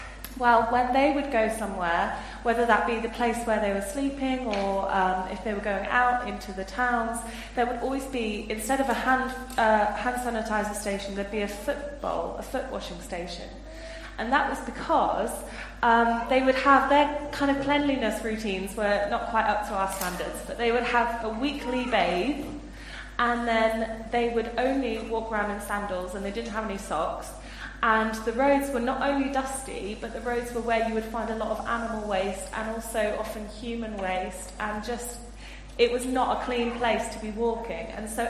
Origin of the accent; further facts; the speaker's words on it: United Kingdom; as British people and as Christians, it's often really hard to allow yourself to be served.